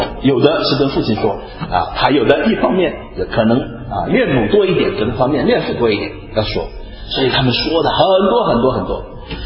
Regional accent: China; 所以我们中国人都知道，最近啊，我们跟台湾海峡这样的一种关系

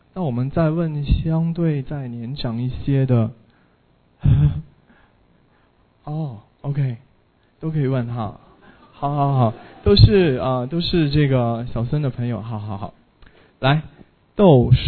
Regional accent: Hangzhou, Zhejiang, China; 我老家是杭州的，所以杭州虽然不像北方那么传统，但是在我80年代出生的那个时候

